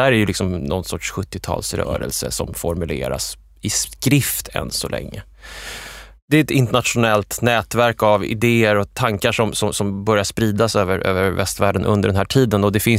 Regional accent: Linköping, Östergötland, Sweden; som jag minns från min uppväxt i Linköping på 80-talet

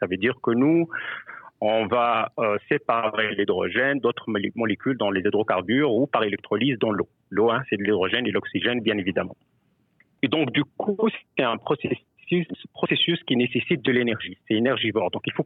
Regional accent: Tunisia; moved away as an adult; now in Canada; mon intérêt à la géologie a commencé à un très jeune âge où j'ai grandi en Tunisie, donc à la jonction des Atlas et de la mer méditerranéenne.

